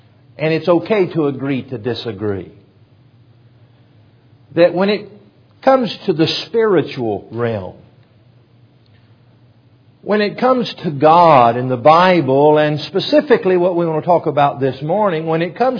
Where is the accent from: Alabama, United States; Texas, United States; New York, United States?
Alabama, United States; For the visitors, I'm from Alabama and an Alabama football fan.